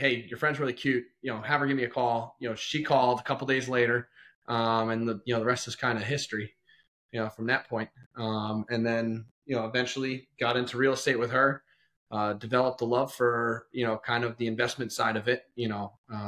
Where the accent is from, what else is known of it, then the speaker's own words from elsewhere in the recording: Randolph, Massachusetts, United States; Nicole grew up in Roxbury. I grew up in Randolph, you know, high school rivals.